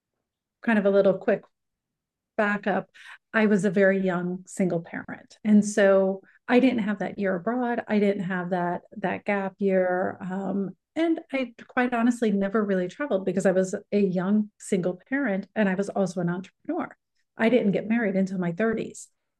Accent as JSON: {"language": "English", "town": "St. Louis", "region": "Missouri", "country": "United States", "also_born_or_lived": "Cleveland", "said": "when I was married, I was in Cleveland, even though I'm from St. Louis. And so divorces, I had only been in Cleveland for 4 years at that point. And so I moved back home."}